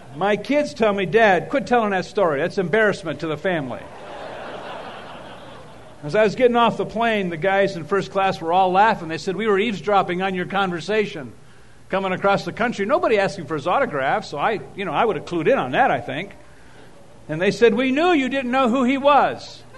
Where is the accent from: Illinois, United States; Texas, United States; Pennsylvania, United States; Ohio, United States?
Ohio, United States; Toledo; I grew up in Toledo, and I went to the University of Toledo